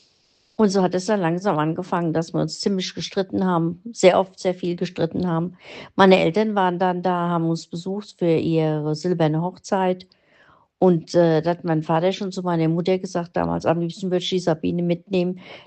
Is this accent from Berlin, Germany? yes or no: no; Mainz, Rhineland-Palatinate, Germany; moved away; Ich bin doch auch aus Mainz.